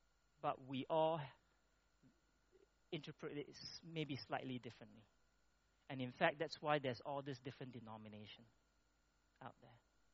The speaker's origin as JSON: {"language": "English", "town": "Ipoh", "region": "Perak", "country": "Malaysia", "tie": "born or raised there", "said": "I grew up in Ipoh, I don't see those like this big, three of them that they burn."}